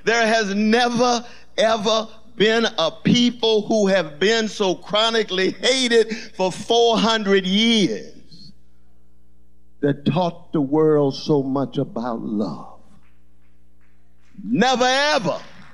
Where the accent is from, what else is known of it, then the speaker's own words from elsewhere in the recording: Glen Elder, California, United States; My brothers and sisters I grew up with in Glen Elder. I'll never forget them.